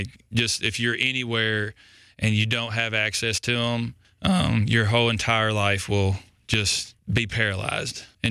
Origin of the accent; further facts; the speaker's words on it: Missouri, United States; And I'm hoping to do like the video in my hometown. I grew up in a small town in Southeast Missouri.